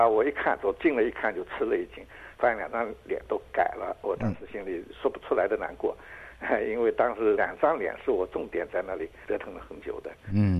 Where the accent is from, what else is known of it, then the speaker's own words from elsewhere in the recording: Jiaxing, Zhejiang, China; 我是在嘉兴长大的，